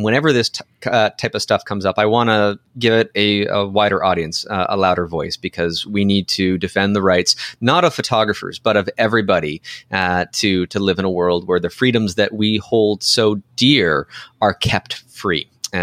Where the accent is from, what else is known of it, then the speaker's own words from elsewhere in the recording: Canada; Again, I'm a Canadian and I'm talking about American stuff here. So I don't really have a right because I don't get to vote.